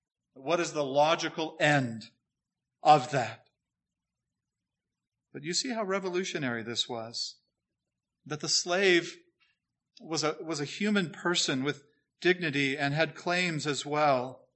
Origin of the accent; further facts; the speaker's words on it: California, United States; We're from Southern California. We know it well.